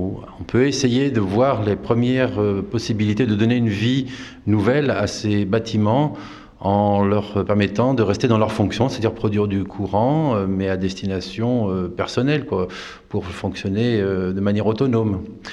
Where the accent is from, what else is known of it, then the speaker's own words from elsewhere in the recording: France; j'ai une famille meunière. Je suis originaire de Sévéraguet, donc j'ai 200 ans de meunerie derrière moi